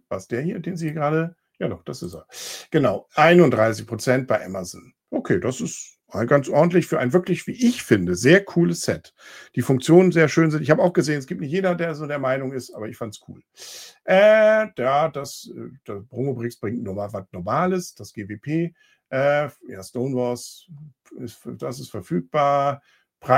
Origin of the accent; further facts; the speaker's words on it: Northern Germany, Germany; Ich bin Norddeutscher.